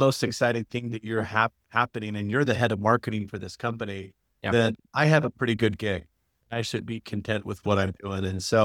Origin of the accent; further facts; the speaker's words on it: Phoenix, Arizona, United States; Grew up in Phoenix.